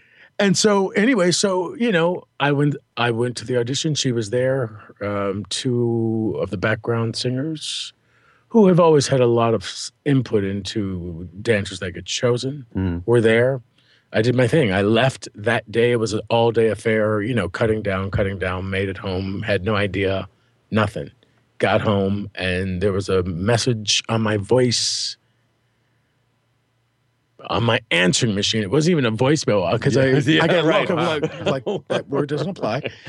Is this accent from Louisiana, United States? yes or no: no; Chicago, Illinois, United States; She knows, M knows that I'm from Chicago.